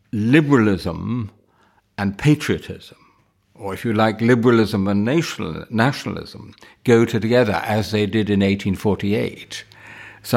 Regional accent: Wimbledon, London, United Kingdom; born there; My family is entirely British. I was born in Wimbledon. What could be more British than that?

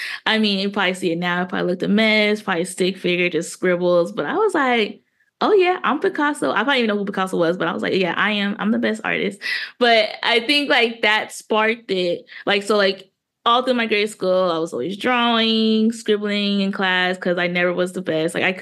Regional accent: Pomona, California, United States; I am from Pomona, California.

